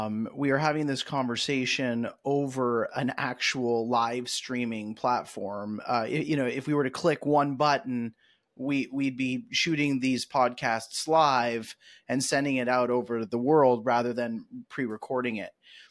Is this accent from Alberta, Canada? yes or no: no; Toronto, Ontario, Canada; I grew up in the Toronto area where People's Church had a really great radio program